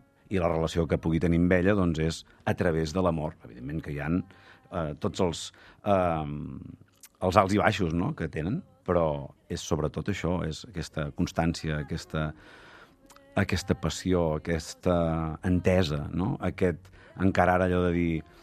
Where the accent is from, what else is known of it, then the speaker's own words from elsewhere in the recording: Besalú, Catalonia, Spain; now in Vilablareig, Spain; la meva dona és de Santa Coloma de Farners, jo sóc de Besalú i cada cap de setmana érem a Girona, perquè teníem la família i els amics allà.